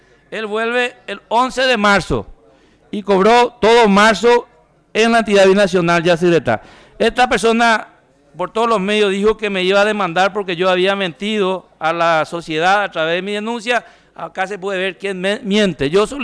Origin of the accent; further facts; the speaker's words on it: Paraguay; ¿Dónde está mi derecho como ciudadano paraguayo?